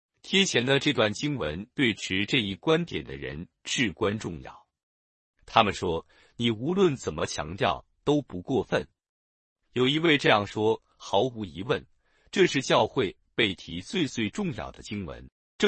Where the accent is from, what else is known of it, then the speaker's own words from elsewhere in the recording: United States; Chinese is a second language; 对我们美国人来说